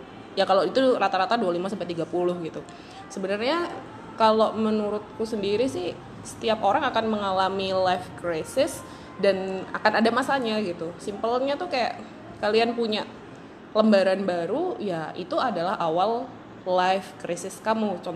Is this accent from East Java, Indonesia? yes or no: yes; Magetan, East Java, Indonesia; also born or lived in Surabaya; Ya, saya asli Magetan tapi dulu sempat di Surabaya